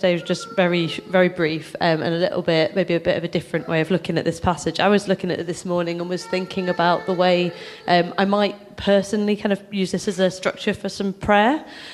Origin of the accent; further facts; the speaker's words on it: Nottingham, East Midlands, United Kingdom; also born or lived in London; was about 7 and I moved to Nottingham and I'd never heard it used as an urban slang for cool before. I came from London and nobody had used it there